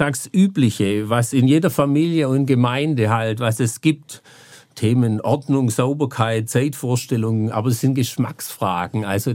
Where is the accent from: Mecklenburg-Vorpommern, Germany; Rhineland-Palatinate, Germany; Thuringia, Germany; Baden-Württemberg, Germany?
Baden-Württemberg, Germany; Stuttgart; born there; Ich bin zwar in Stuttgart geboren, habe eine Frau aus Brandenburg und war als junger Pfarrer 2 Jahre in Italien gewesen, in einer italienischsprachigen Gemeinde in der Waldenser Kirche.